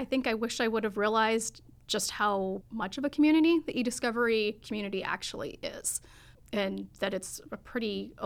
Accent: Green, Iowa, United States; now in Chicago, United States; I grew up in Iowa, north central part of Iowa, or as I like to say, kind of almost middle of nowhere, probably about 2 hours from where most people know, but small little town called named Green.

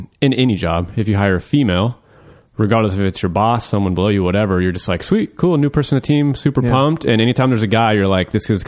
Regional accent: Olathe, Kansas, United States; And I grew up on the Kansas side, about in a suburb called Olathe, which is like 15 miles south of Kansas City.

